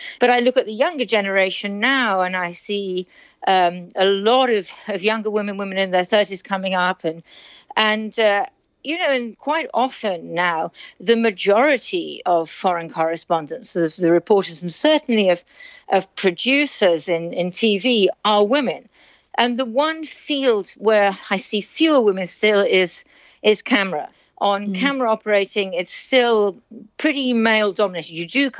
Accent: United Kingdom; we're quite happy to be British

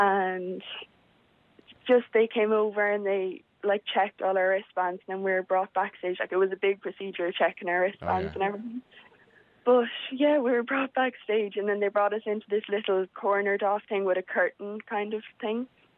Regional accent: Connacht, Ireland; We're from Leitrim

